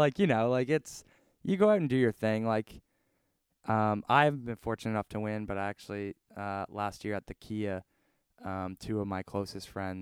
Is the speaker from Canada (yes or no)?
yes; Canada; they obviously all know I'm Canadian, so it's kind of a special week where they're excited for me to be coming home.